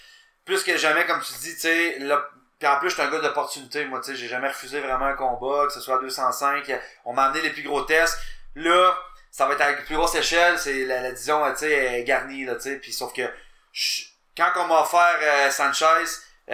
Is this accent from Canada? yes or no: yes; Gatineau, Quebec, Canada; je viens de Gatineau, ça fait 8 ans que j'étais à Québec